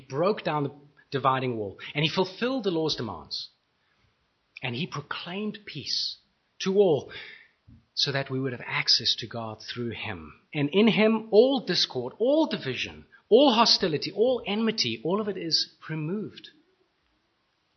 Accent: South Africa; We are connected to one another far more than what connects us as fellow South African citizens.

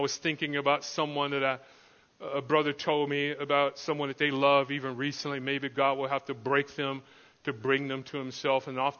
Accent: Florida, United States; I grew up in Florida, which is, you know, eastern, southeastern part of the states, and we're surrounded by water practically, so everyone swam there

